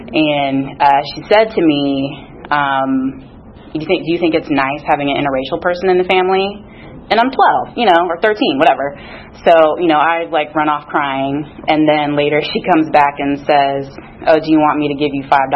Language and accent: English; Augusta, Georgia, United States; I'm originally from Augusta, Georgia. I was born in the late 80s, early 90s, or born in the late 80s, so raised in the 90s there. And I like to start off my story by saying that I'm biracial. So my dad was black and my mom is white.